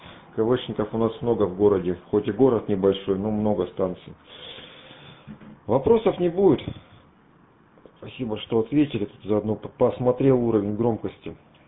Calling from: Krasnoyarsk Krai, Russia; Край Красноярский у меня, Сибирь, край Красноярский, город Ачинск.

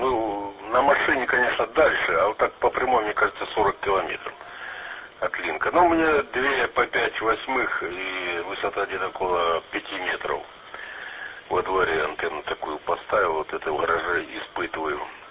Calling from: Antratsyt, Luhansk Oblast, Ukraine; Антрасыт, вблизи Луганска такой город есть, 60 километров

